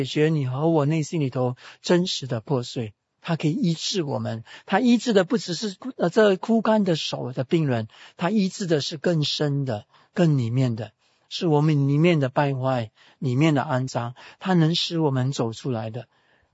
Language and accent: Chinese; Singapore; 我们新加坡人可能不能吃